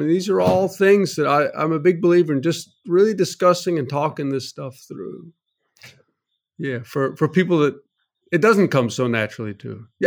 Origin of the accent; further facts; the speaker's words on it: North Carolina, United States; So I grew up in North Carolina, went to NC State University and got a degree in wood and paper science.